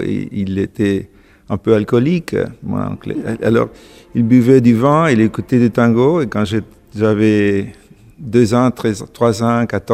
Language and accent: French; Argentina; French is a second language; now in United States; j'ai quitté l'Argentine en 1984 et j'habite aux États-Unis.